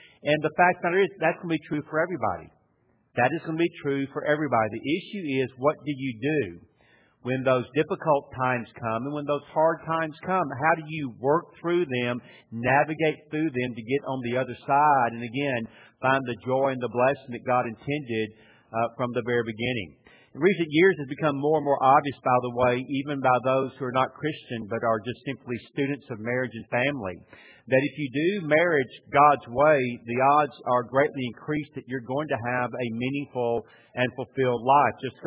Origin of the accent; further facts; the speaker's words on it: Atlanta, Georgia, United States; also born or lived in Dallas, Texas / Louisville; now in Wake Forest, United States; I grew up in Atlanta, Georgia, lived in Dallas, Texas for 15 years, moved back to Wake Forest for 4, went to Louisville for 8, and now have been back in Wake Forest for 10 more years.